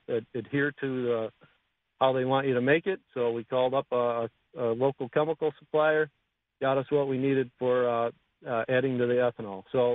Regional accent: Bennington, New York, United States; I'm from Bennington. I went to Attica High School.

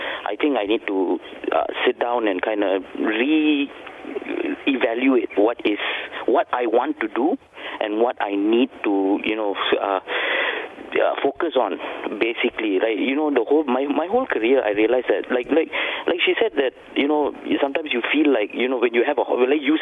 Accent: Malaysia; as an Malaysian Indian, I think, we've been brought up with the fact that, what would this fella think if I did this?

